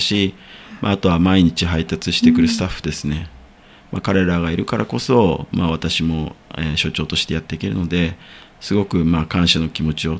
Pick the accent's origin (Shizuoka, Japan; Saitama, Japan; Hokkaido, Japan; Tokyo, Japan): Tokyo, Japan; Tama; もともと生まれも育ちもずっと多摩だったんですけど、うん、府中に来てすごくその、まあ、祭りとかが盛んだっていう町もあって